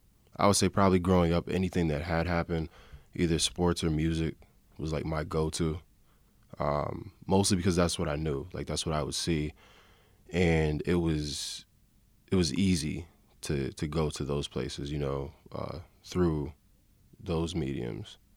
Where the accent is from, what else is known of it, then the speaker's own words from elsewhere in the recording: Rochester, New York, United States; I grew up off Hudson on Upper Falls.